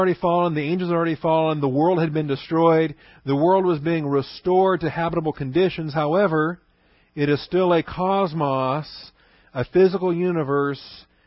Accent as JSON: {"language": "English", "region": "Washington", "country": "United States", "tie": "born or raised there", "said": "But I grew up in Washington State, so I love apples."}